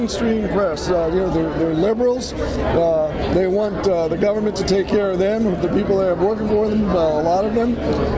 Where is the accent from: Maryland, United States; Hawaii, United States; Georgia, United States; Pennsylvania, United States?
Pennsylvania, United States; I hear it certainly in my home state of Pennsylvania, which is traditionally a Democrat state.